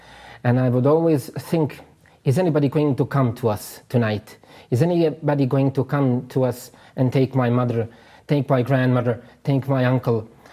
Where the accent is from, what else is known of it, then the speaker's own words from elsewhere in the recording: Kozarska Dubica, Republika Srpska, Bosnia & Herzegovina; people in Bosnia, even now, they don't have luxury of these things. And even tonight, last night, in my hometown, Dubica, the Bosniaks came to, they are called povratnici.